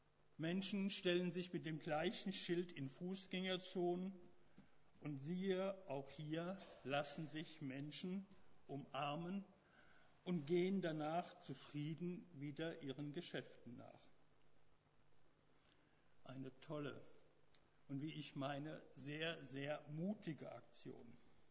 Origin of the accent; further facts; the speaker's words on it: Heppenheim, Hesse, Germany; Sie kam aus meinem Heimatort, aus Heppenheim.